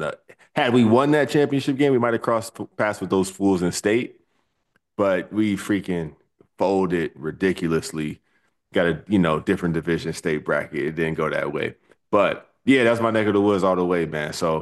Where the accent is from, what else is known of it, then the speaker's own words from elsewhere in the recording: Pomona, California, United States; I grew up in Pomona, still went to high school closer to the city, more inland.